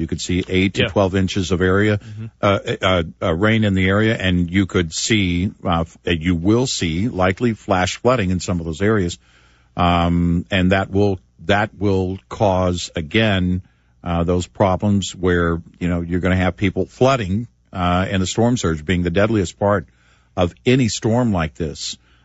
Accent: Tornado Alley, United States; Knowing and growing up in Tornado Alley, you understand that often there is little to no warning for those tornadoes

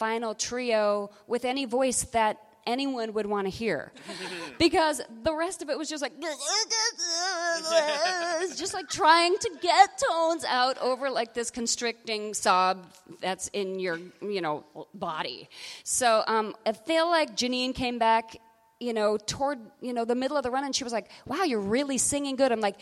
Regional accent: Colorado, United States; now in New York, United States; I'm from Colorado, so, you know, it's always, living in New York is always like a bit of a vice.

